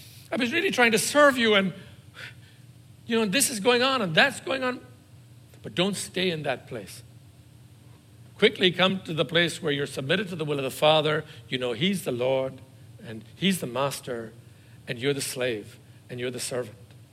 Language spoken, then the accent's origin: English; Ireland; we kind of all kind of believe that because we're Irish after all, and it's Christian, and it's a good way to be.